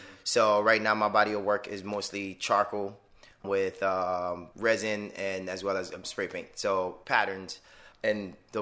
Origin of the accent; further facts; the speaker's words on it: Miami, Florida, United States; now in Orlando, United States; Grew up in Miami, moved to Orlando about 16 years ago.